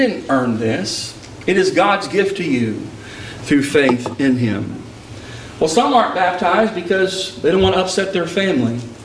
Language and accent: English; Texas, United States; But I was raised in Texas, though, and she lives in Texas.